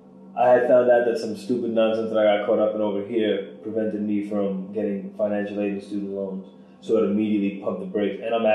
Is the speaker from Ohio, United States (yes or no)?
no; Brooklyn, New York, United States; moved away as an adult; also born or lived in California; I'm from Brooklyn, New York. I came up just a little mixed breed Puerto Rican kid from Sheepshead Bay, which is South Brooklyn, southern end, right by Coney Island.